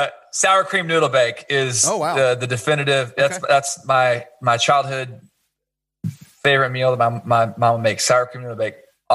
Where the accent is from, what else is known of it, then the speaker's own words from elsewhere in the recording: Kansas City, Missouri, United States; it was a small theater at the Kansas City Youth for Christ building because I grew up in Kansas City